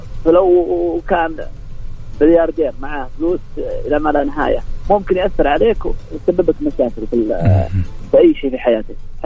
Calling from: Najran, Najran Province, Saudi Arabia; أنا أكلمكم من نجران.

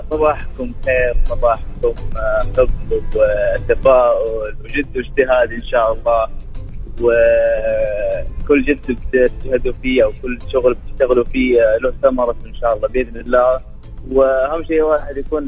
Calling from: Jeddah, Makkah Province, Saudi Arabia

